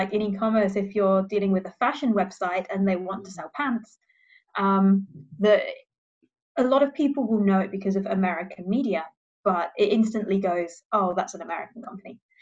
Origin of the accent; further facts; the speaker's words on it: United Kingdom; moved away as an adult; now in Germany; I'm British. So we do have an office in London, but I've now lived in Germany for almost a decade. So I'm now also a German.